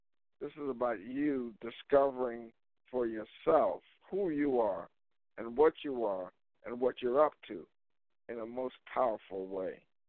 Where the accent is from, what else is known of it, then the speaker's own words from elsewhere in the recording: New York, United States; So when I walked in and I said who I was and that I was from New York